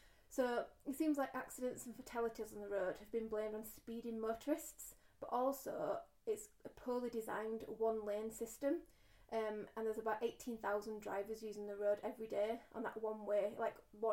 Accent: Yorkshire and the Humber, United Kingdom; So, we're both from South Yorkshire.

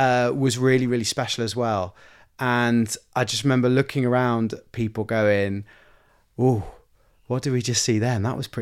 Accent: United Kingdom; that wasn't just me being British and being from the UK

